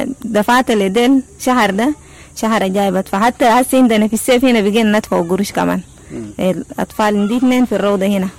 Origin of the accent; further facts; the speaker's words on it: South Sudan; من جنوب السودان.